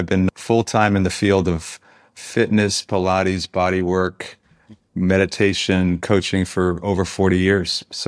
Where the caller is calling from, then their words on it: Moss Beach, California, United States; I am in Moss Beach, California, which is about a half an hour south of San Francisco on the coast, on the water. A very rural place that's also close to the city.